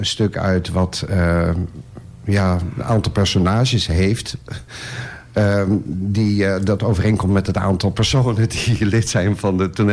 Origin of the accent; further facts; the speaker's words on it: Hazerswoude-Rijndijk, South Holland, Netherlands; Wij zijn van de Rijndijk.